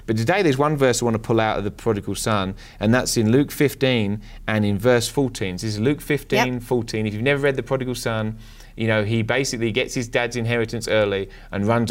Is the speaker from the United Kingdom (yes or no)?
yes; England, United Kingdom; England, we're from England. England is just as bad as America.